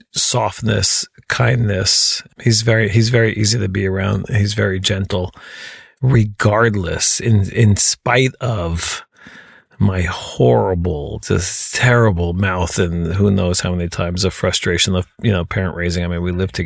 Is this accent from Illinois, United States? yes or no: no; New York, United States; born there; I'm born in New York, and most of my damage is from New York. Of all my aunts, uncles, and grandparents, everybody's from New Jersey and New York and Northeast.